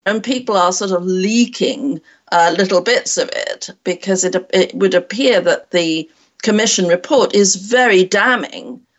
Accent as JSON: {"language": "English", "region": "South West England", "country": "United Kingdom", "tie": "born there", "said": "And when I told them I was born in Devon in England"}